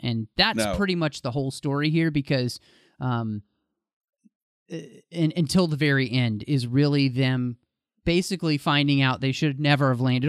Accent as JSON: {"language": "English", "town": "Dallas", "region": "Texas", "country": "United States", "tie": "born or raised there", "said": "I grew up in Dallas, Texas, and a lot of my friends were big hunters and they really enjoy it."}